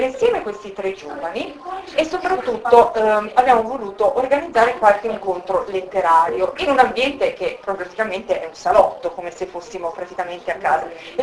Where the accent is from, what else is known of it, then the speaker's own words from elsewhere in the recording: Carrara, Tuscany, Italy; Io sono carrarese d'occhio